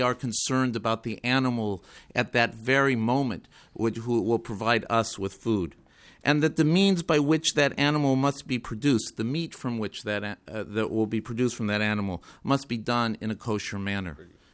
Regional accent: Nebraska, United States; Only one other state, my home state of Nebraska, has such a bill.

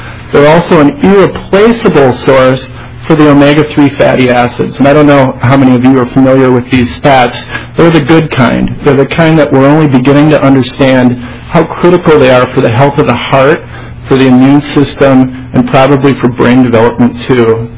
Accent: Roseville, Minnesota, United States; Like many of you, my memories of growing up in Roseville are tied to trolling for northerns in Lake Minnetonka or plugging for bass in Forest Lake.

